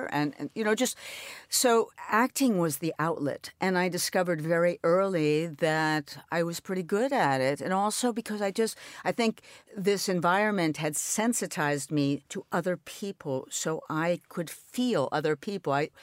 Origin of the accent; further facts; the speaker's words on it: New York, United States; I'm an only child. I grew up in New York. My mother was Polish. I knew that. My father, French.